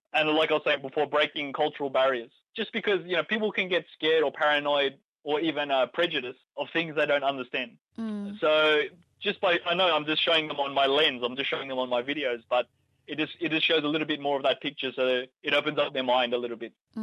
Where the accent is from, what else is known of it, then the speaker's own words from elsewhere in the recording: Australia; growing up in Australia, we don't have the strong family ties that a lot of Pinoy have.